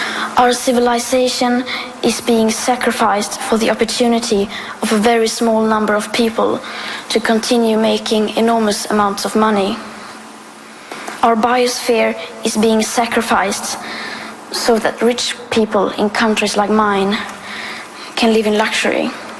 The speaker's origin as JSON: {"language": "English", "country": "Sweden", "said": "I am 15 years old and I'm from Sweden."}